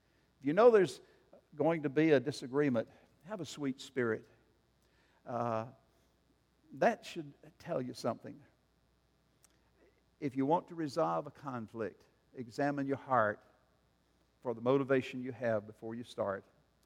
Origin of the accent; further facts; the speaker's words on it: South Carolina, United States; He was the littlest member of our little gang growing up in the Red Hills of South Carolina.